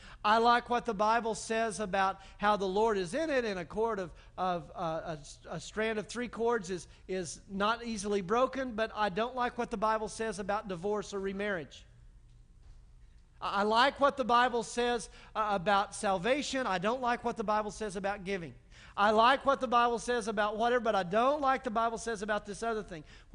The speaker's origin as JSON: {"language": "English", "region": "Texas", "country": "United States", "said": "And this is the beauty of being a Texan. It's also the danger of being a Texan. We are so stinking independent."}